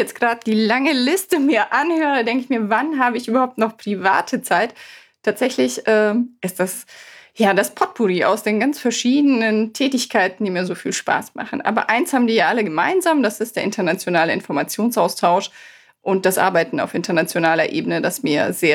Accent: Bavaria, Germany; Ich komme ja ursprünglich auch aus Bayern, da gibt es ja nur Fasching

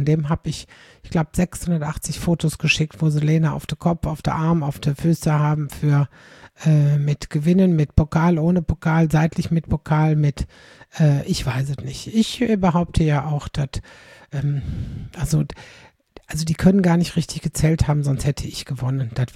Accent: Aldekerk, North Rhine-Westphalia, Germany; in Wachtendonk, das ist knapp neben meiner Heimat in Aldekerk

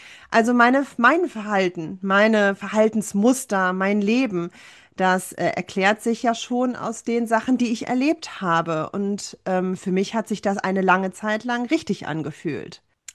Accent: Saarbrücken, Saarland, Germany; ich komme ursprünglich aus Saarbrücken, bin in einer ganz strengen akademischen Familie groß geworden

